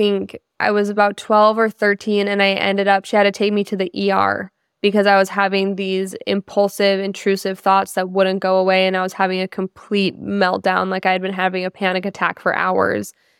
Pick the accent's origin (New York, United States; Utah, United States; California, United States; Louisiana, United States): Utah, United States; Salt Lake City; also born or lived in Riverton, Wyoming / Montana; So I was born in Riverton, Wyoming, but when I was like very young, my mom moved to Salt Lake City, Utah. And so I was really raised in the mountains of Salt Lake City from 0 to 26.